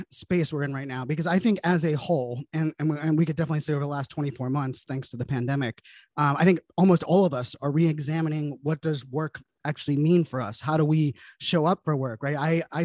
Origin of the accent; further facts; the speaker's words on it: Pittsburgh, Pennsylvania, United States; I grew up in Pittsburgh, Pennsylvania, you know, and I remember like the first time I left the state, like I was like the first of my family that had left the state.